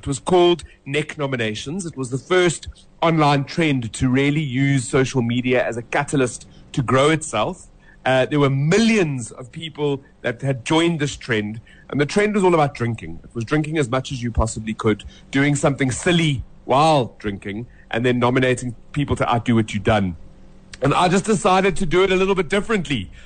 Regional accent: Johannesburg, Gauteng, South Africa; Yeah, look, I grew up in the south of Johannesburg. I've always been a Joburg boy. Obviously, I love all parts of South Africa.

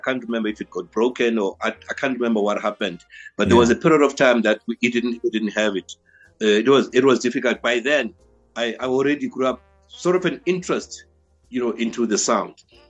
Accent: Queenstown, Eastern Cape, South Africa; born there; now in Cape Town, South Africa; I moved to Cape Town because I was born in Queenstown, a small little town in the Eastern Cape, right? We have a family in Cape Town.

